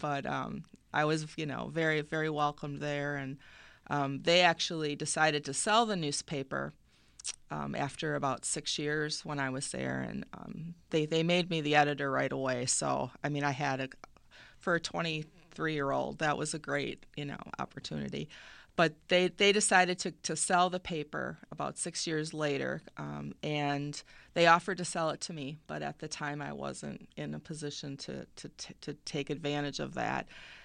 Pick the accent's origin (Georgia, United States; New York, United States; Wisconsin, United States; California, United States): Wisconsin, United States; Racine; Well, I grew up in Racine. I started college at Parkside, actually, as a music major